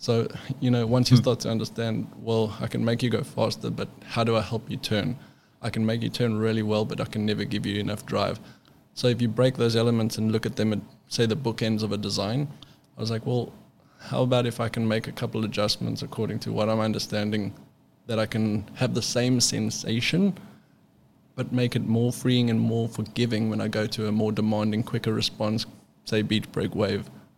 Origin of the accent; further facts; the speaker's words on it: South Africa; now in California, United States; when I moved to California from South Africa, I kind of got the back door introduction to all the shapers.